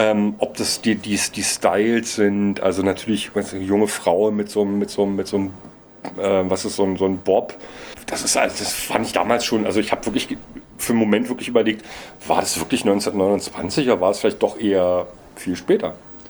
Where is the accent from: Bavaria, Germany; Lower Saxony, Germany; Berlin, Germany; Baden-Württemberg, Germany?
Berlin, Germany; Als Berliner und Filmfreund